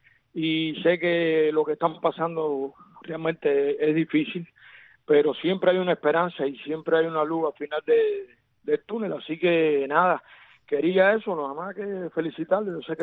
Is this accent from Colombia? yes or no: no; Cuba; moved away; cuando salí de Cuba en el 92